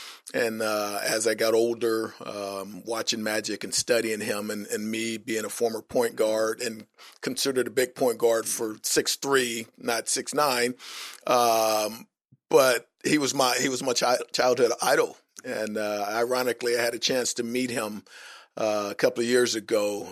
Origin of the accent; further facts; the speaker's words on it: California, United States; But growing up in SoCal, I had Dodgers, Lakers, and Rams posters.